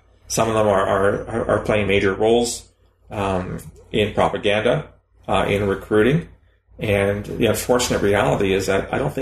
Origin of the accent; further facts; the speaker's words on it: London, Ontario, Canada; We had two young men from my hometown, London, Ontario, went and joined Al-Qaeda in Islamic Maghreb in 2013.